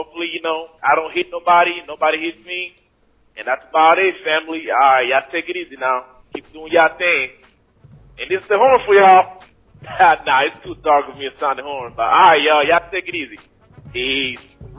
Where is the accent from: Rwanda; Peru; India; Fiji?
Rwanda; now in United States; As y'all know, you know, I came from Rwanda, so I skipped death a couple times. You know, been to different countries